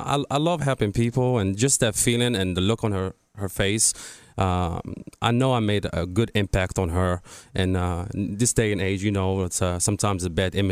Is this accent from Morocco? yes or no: yes; Casablanca, Casablanca-Settat, Morocco; English is a second language; now in United States; Born and raised in Casablanca, Morocco, came to the U.S. in 2001, and I was determined to better myself.